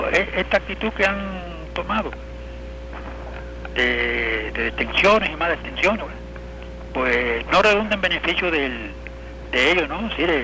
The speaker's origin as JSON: {"language": "Spanish", "country": "Cuba", "said": "nosotros que somos tan cubanos como ellos y que nos preocupa el país"}